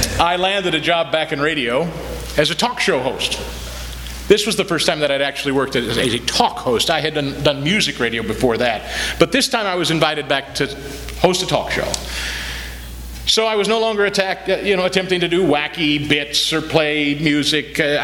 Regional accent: Kansas City, Missouri, United States; I was hosting an overnight radio show in my hometown then of Kansas City.

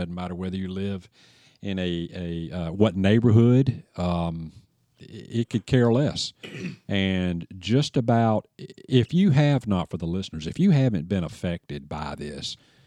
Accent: Trent Woods, North Carolina, United States; when I was a young child growing up in Trent Woods, man, we could leave our front doors open, windows open, cars unlocked, windows down.

